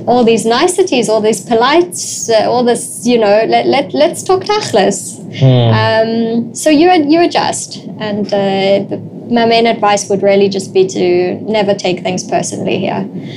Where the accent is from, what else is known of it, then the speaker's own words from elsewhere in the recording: South Africa; I come from South Africa and we're very polite and we're very formal and we write nice emails